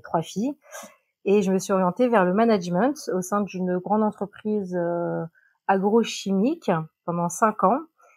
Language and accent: French; Strasbourg, Grand Est, France; also born or lived in United States; Je viens de Strasbourg, française.